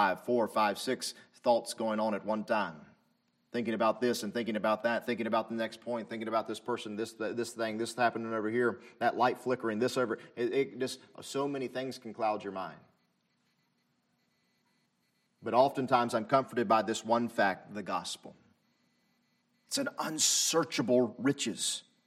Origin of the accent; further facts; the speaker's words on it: the South, United States; accent: southern; My southern accent is too thick.